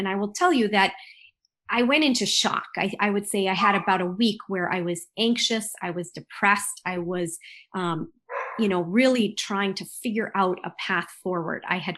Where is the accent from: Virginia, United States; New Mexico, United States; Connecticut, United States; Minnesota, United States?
Minnesota, United States; St. Paul; I'm actually from St. Paul, Minnesota.